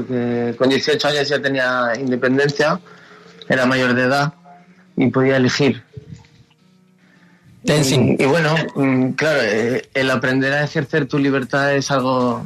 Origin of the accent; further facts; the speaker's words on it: India; vengo de padres españoles. Y claro, me crié en la India, pero estudié también en Estados Unidos, entonces tengo algo de cultura.